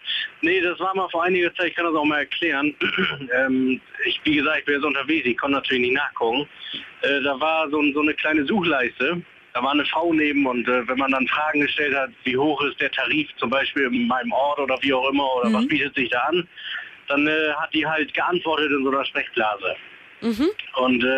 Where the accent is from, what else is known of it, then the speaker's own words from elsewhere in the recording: Oldenburg, Lower Saxony, Germany; Da ich rufe zwar nicht aus Oldenburg an, aber ich komme aus Oldenburg, ja.